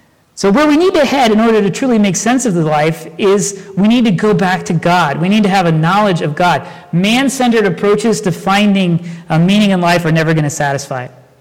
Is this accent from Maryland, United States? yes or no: no; Dayton, Ohio, United States; They were from my hometown of Dayton, right?